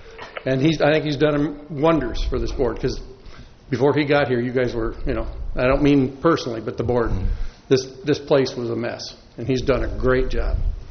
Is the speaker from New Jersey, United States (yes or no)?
no; Nipomo, California, United States; I'm from Napomo. I own land in Oceano, though